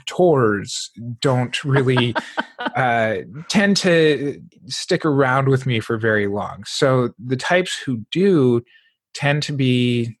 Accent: Montana, United States; this is part of owning where I grew up and growing up in Montana and coming from a very blue collar type culture

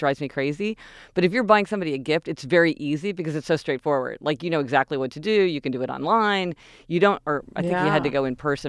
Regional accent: Kansas City, United States; now in Los Angeles, United States; I mean, we're spoiled growing up in Kansas City. You know, everything was close.

